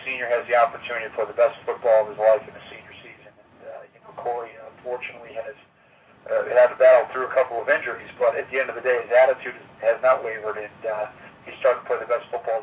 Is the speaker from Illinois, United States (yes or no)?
yes; Chicago, Illinois, United States; I grew up here in Chicagoland when we can only listen to the home games on the radio